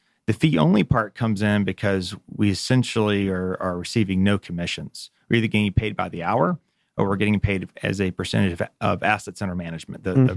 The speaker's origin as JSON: {"language": "English", "town": "Marietta", "region": "Georgia", "country": "United States", "tie": "born or raised there", "said": "Right, I'm a local guy, right? So I grew up in Marietta."}